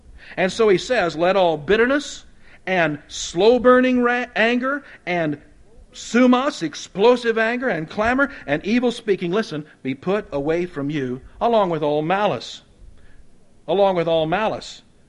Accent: Oklahoma, United States; when I was growing up in Oklahoma, they'd say, shoot.

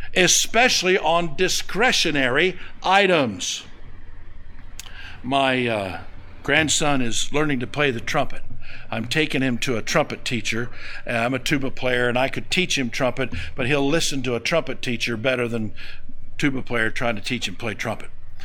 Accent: Oklahoma, United States; I grew up in Oklahoma. All roads lead to a major section line somewhere.

